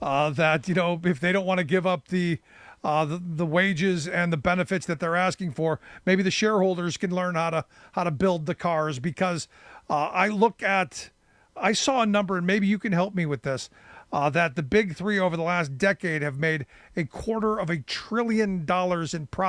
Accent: Cleveland, Ohio, United States; I grew up in Cleveland, where you had a Ford and a Chevy plant, and I knew people who worked in those plants.

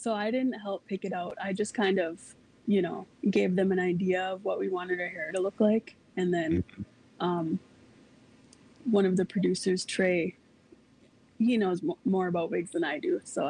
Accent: Minnesota, United States; I've been enrolled at Leech Lake. I grew up on the Mille Lacs Band Reservation.

